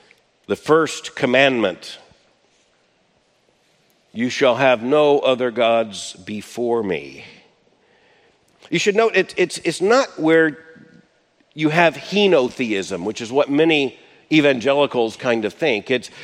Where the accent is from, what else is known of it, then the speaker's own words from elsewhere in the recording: the South, United States; As a Southern Baptist kid growing up in the South, which knows few diphthongs, it was Baal.